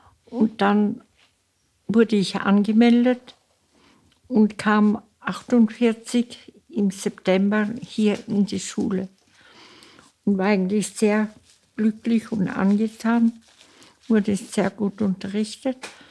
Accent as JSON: {"language": "German", "region": "Salzburg", "country": "Austria", "tie": "born there", "said": "Ich bin in Salzburg geboren und wurde religiös."}